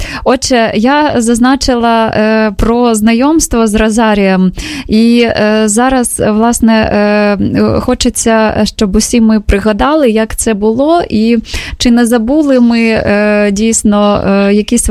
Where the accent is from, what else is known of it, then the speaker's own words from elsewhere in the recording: Zaporizhzhia, Zaporizhzhia Oblast, Ukraine; я родом з Запоріжжя, і знаємо, що це є прифронтове таке місто зараз